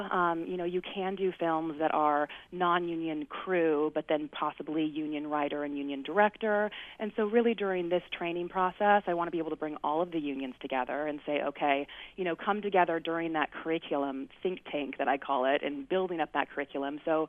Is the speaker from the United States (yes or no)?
yes; Alaska, United States; I grew up midway on the Talitchulitna. Talaheim Lodge is my dad's lodge. And so I grew up out there